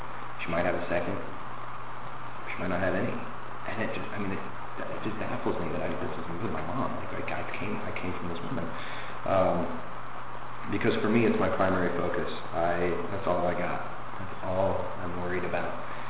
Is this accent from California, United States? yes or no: yes; Los Angeles, California, United States; Just to let you know a little bit about who I am and where I come from, I am from West LA, and I grew up on the West Side, and I was born.